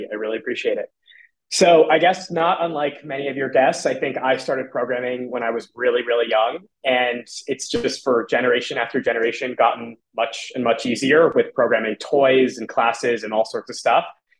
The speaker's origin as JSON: {"language": "English", "town": "New York City", "region": "New York", "country": "United States", "tie": "born or raised there", "said": "I grew up in New York City."}